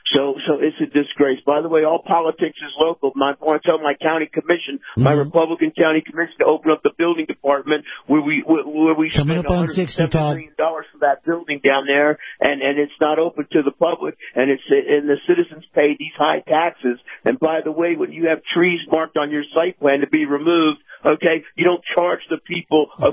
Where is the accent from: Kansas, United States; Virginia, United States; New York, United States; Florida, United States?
New York, United States; New York City; I grew up with blacks in the Bronx, New York.